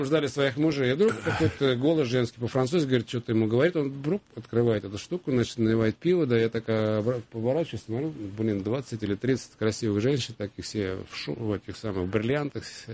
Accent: Russia; Я горжусь тем, что я россиянин. До этого был советский гражданин. И никогда не... поменяю российский паспорт ни на какой другой.

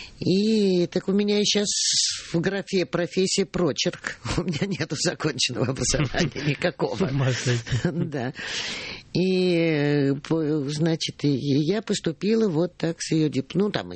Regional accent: Moscow, Russia; потому что Москва – это мой родной город

